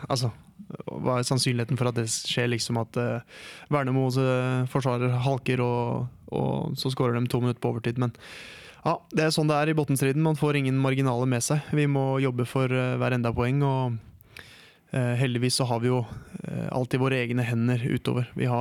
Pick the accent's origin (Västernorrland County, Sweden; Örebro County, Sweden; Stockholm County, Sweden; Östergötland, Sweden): Örebro County, Sweden; Degerfors; Lite under 5 timmar är det från Degerfors, så är min hemby.